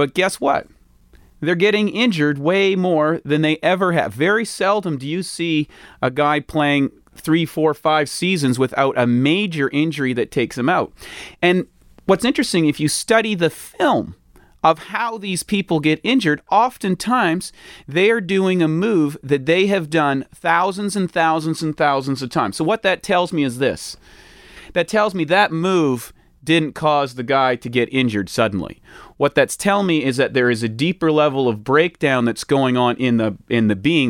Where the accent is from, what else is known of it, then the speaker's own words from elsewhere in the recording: Canada; I'm from Canada, and I was really into hockey